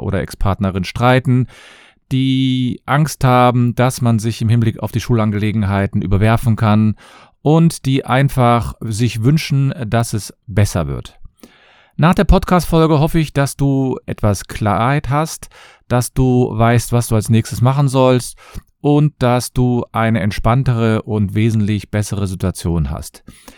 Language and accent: German; Cologne, North Rhine-Westphalia, Germany; ich komme aus Köln und ich freue mich, dass ihr wieder dabei seid.